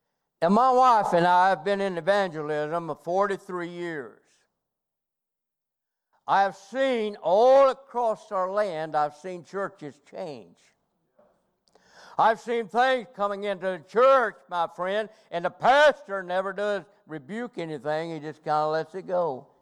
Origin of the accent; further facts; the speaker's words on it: Kentucky, United States; I'm from Kentucky, and I went up north and married me a Yankee wife. Got me a Yankee woman.